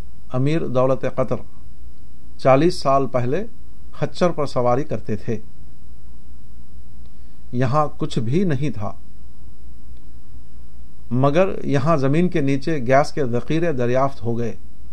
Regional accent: Azamgarh, Uttar Pradesh, India; इसी किस्म के एक अरब मुसाफिर एक बार आजमगढ़ यूपी में मेरे गांव आए थे।

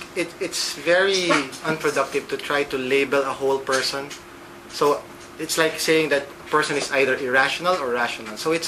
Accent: Philippines; As a Filipino, of course, I was brought up in the Roman Catholic tradition.

